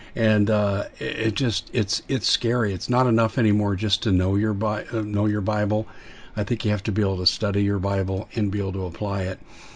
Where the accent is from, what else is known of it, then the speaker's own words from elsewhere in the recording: United States; because I'm also an American.